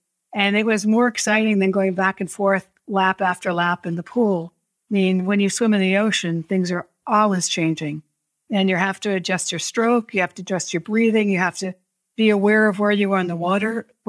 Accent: New Hampshire, United States; but also where I grew up in New Hampshire, there were neighbors that had all kinds of dogs.

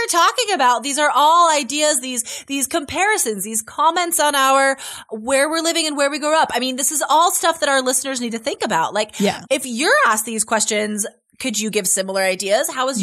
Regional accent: Carson City, Nevada, United States; So I grew up in Carson City, Nevada, which is a small town.

